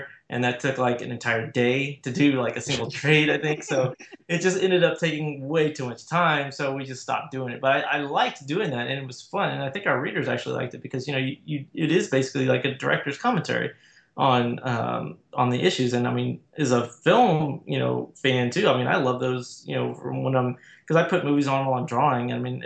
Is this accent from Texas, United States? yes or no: yes; Texas, United States; I mean, yeah, I grew up in, I'm from Texas. I grew up here.